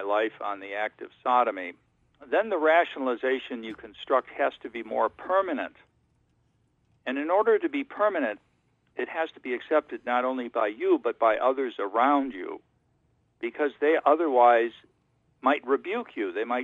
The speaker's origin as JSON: {"language": "English", "country": "Ireland", "said": "Now that hurt. I'm Irish, and you got me on that one."}